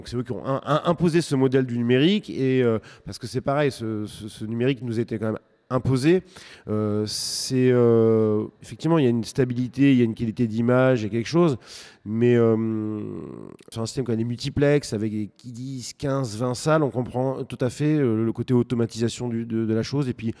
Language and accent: French; Bergerac, Nouvelle-Aquitaine, France; Je suis originaire de Bergerac et il se trouve que mes parents étaient fleuristes et on avait un magasin en face du cinéma à Bergerac